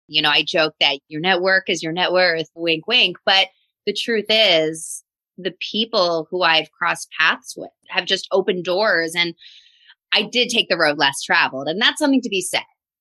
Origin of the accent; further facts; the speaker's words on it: Philadelphia, Pennsylvania, United States; I mean, I'm from Philly. I was so not into going to college. I went to college in Florida